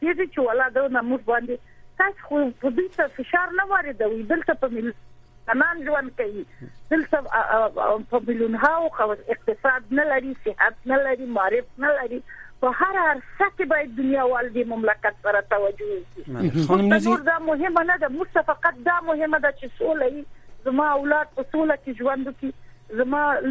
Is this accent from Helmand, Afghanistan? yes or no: yes; Helmand, Afghanistan; چې زه خپله د هلمند یم